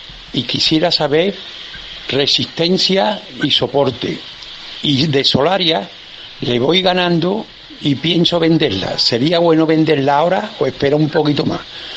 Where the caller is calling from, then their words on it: Seville, Andalusia, Spain; de Sevilla